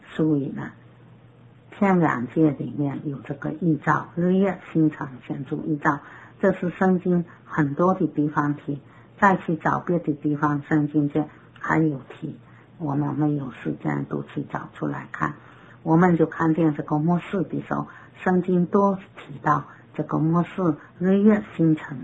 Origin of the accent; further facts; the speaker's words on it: China; 我们知道当我们中国人都有说，一律过年以前，假如天气不动，不下冷雪、冰雪，这个虫不死不灭。